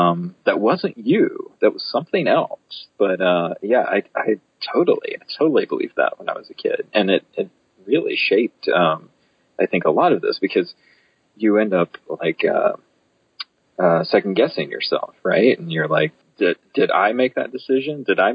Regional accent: North Carolina, United States; I grew up in North Carolina. So we're still talking like rural Southern, traditions and stuff.

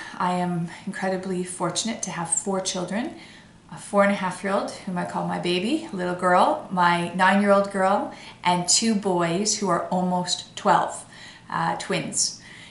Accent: Canada; I have all four children playing hockey because we are Canadian.

